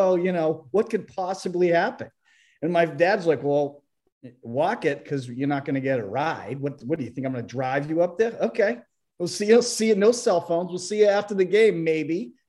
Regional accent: Foxborough, Massachusetts, United States; I grew up in Foxborough. I'm the oldest of three kids. I grew up about a mile and a half from the Patriots.

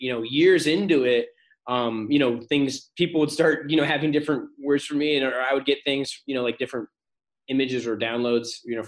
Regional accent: Virginia Beach, Virginia, United States; I grew up in Virginia Beach mostly

